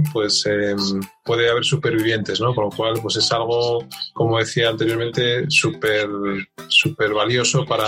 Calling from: Asturias, Spain; desde Asturias, España

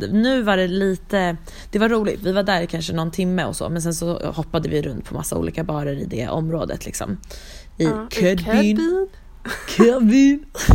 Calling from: Stockholm, Stockholm County, Sweden; jag är från Stockholm, eller ringer in från London och Stockholm.

